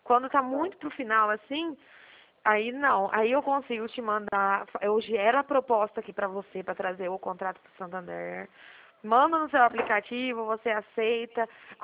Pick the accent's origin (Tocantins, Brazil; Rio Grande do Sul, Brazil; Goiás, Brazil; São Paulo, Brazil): São Paulo, Brazil; Dracena; estado de São Paulo, cidade de Dracena.